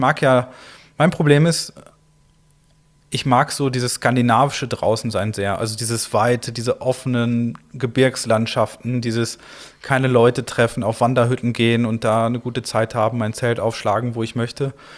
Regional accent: North Rhine-Westphalia, Germany; also ich komme ja aus der Nähe vom Ruhr, also ich komme so aus der Wollne-Grenze, also direkt von der Ruhr, zwischen Iserlohn im Sauerland und Dortmund im Ruhrgebiet. Da bin ich aufgewachsen

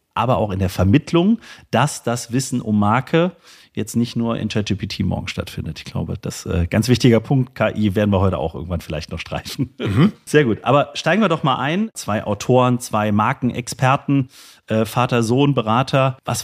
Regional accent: Saarlouis, Saarland, Germany; nämlich in meine Heimatstadt, ins schöne Saarlouis im Saarland.

